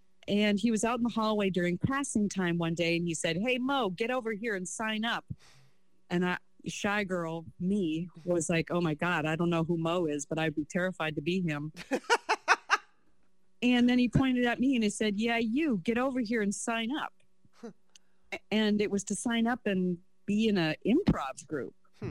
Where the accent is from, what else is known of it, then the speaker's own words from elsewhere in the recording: New Hope, Minnesota, United States; It's just I grew up in New Hope, Minnesota, and those kinds of ideas weren't seeming feasible.